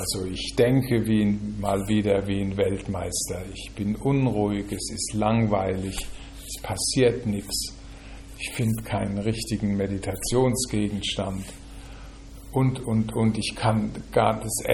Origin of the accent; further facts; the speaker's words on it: Rhineland-Palatinate, Germany; ich bin als Pfälzer aufgewachsen in der Nähe der französischen Grenze.